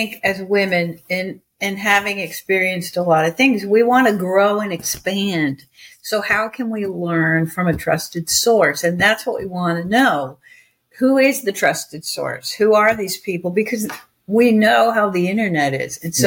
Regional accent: United States; that group of people, all women, from all over the world, I was the only American.

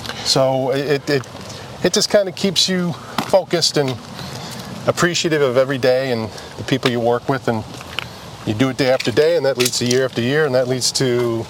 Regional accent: Boston, Massachusetts, United States; And growing up in Boston, I mean, what a treat.

